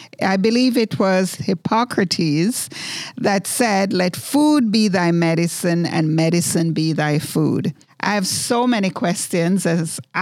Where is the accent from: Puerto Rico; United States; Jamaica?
Jamaica; I am from Jamaica, and in my culture, food is an important part of health and healing.